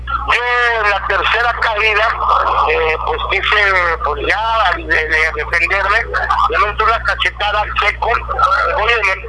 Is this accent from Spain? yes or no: no; Mexico City, Mexico; No, yo soy de la Ciudad de México.